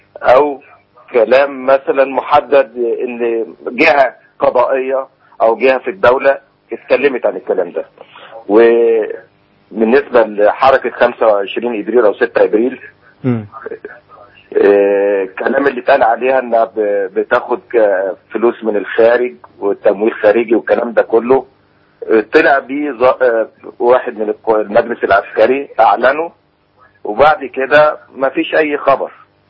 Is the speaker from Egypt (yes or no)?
yes; Egypt